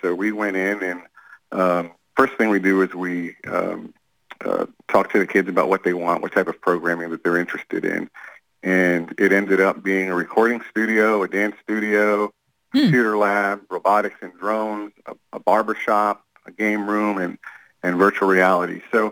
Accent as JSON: {"language": "English", "region": "New York", "country": "United States", "tie": "born or raised there", "lives_now": "Jacksonville, United States", "said": "Although I've been in Jacksonville over 50 years"}